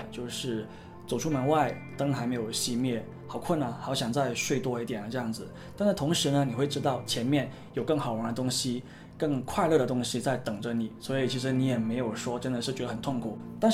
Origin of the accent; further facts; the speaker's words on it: Guangdong, China; 因为我们广东人嘛，都比较喜欢考回广东的学校，然后大部分都是考到了广州